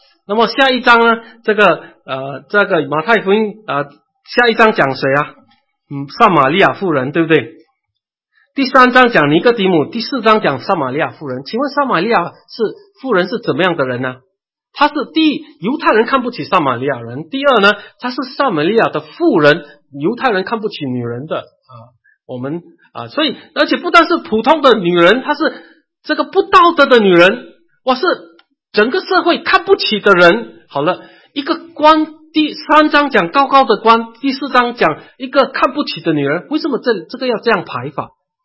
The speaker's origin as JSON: {"language": "Chinese", "country": "China", "said": "我们中国人诗歌很讲究押韵，对不对？"}